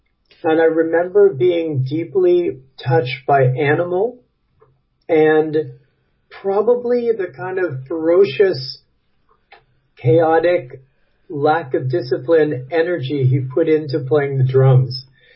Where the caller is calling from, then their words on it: Brooklyn, New York, United States; I'm calling you from Brooklyn, New York.